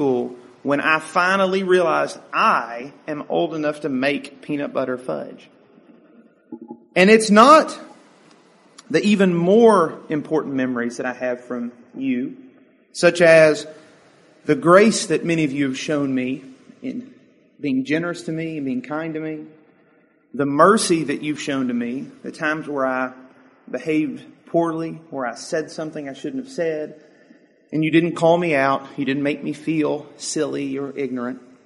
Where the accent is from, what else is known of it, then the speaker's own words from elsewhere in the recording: Ashland, United States; And I say, I'm from Ashland.